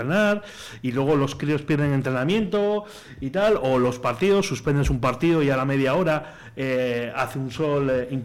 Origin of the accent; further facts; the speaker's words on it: Cantabria, Spain; en mi comunidad, yo soy de Cantabria, y está prohibido